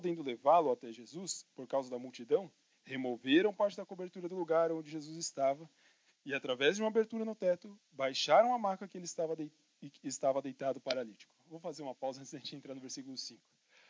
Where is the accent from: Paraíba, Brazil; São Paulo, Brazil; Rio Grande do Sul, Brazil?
São Paulo, Brazil; Sou paulistano, meu, e já terceira geração, então gosto da nossa cidade.